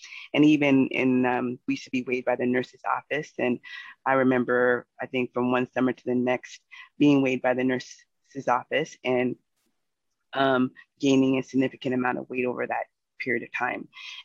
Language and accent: English; Seattle, Washington, United States; You know, I grew up here in Seattle, and I was a skinny kid.